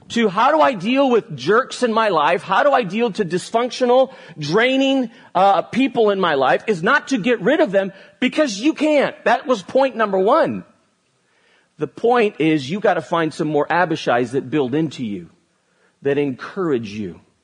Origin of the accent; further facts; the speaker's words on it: Spain; English is a second language; Where I grew up in Spain, that's not what the word torta means.